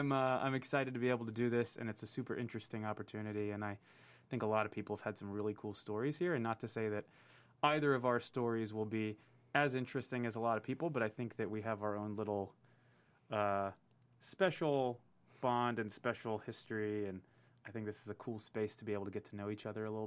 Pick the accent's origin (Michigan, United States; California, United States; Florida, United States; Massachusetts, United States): California, United States; San Francisco; We grew up in San Francisco. I barely remember. I don't remember anything in San Francisco